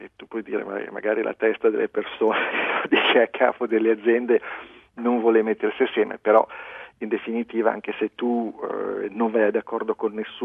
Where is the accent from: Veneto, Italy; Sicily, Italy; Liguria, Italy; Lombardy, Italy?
Liguria, Italy; noi che veniamo dalla Liguria e stiamo attenti ai prezzi